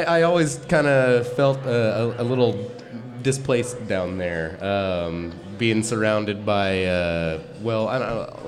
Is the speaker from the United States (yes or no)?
yes; Dallas, Texas, United States; now in Chicago, United States; I grew up in Dallas. Born in Dallas. Grew up in the suburbs out there. Ended up living back in Dallas for the past 8 years or so before I uprooted myself and came up here to the Chicago.